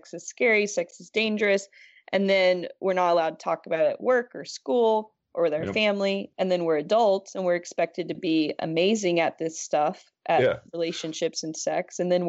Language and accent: English; Tennessee, United States; Well, I grew up in Tennessee, and there, I'm sure, as you know, is more conservative.